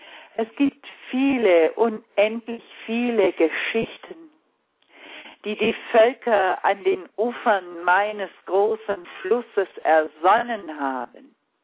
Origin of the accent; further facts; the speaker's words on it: Baden-Württemberg, Germany; die Süddeutschen von uns wissen das, wir haben das in der Schule gelernt, bei uns im Schwarzwald